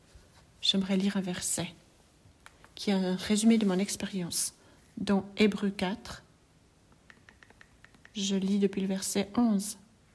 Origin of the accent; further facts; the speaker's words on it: India; Je suis née en Inde. Et il y a beaucoup de pannes d'électricité.